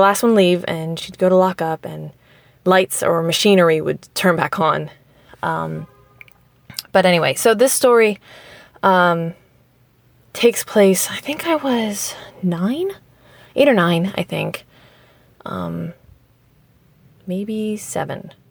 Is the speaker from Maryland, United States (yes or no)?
yes; Maryland, United States; now in Florida, United States; I'm from Maryland, currently living in Florida.